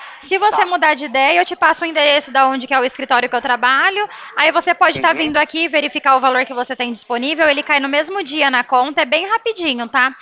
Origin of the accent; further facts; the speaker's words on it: Porto Ferreira, São Paulo, Brazil; Sou daqui de Porto Ferreira mesmo.